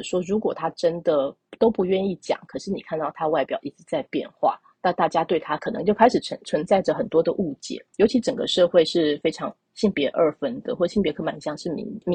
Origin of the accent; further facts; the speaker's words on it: Taiwan; 他们想说我们台湾人真的是比较自在一点吧